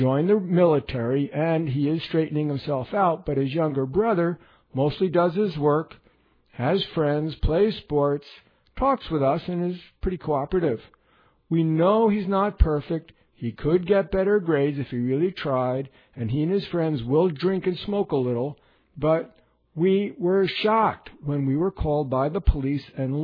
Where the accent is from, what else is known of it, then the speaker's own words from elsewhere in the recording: New Jersey, United States; I'm from New Jersey, so we stick R's in that don't belong there.